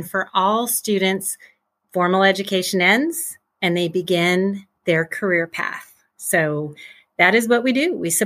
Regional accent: Midwest, United States; I grew up in the Midwest, Midwest girl, still in the Midwest

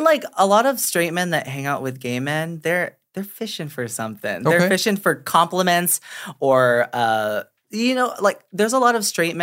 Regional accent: Santa Clara, California, United States; I'm from Santa Clara, so like the Silicon Valley.

